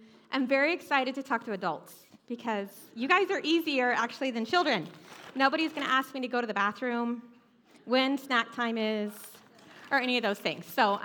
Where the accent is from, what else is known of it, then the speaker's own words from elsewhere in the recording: North Carolina, United States; Now, growing up in North Carolina, I know exactly what to do with the zucchini.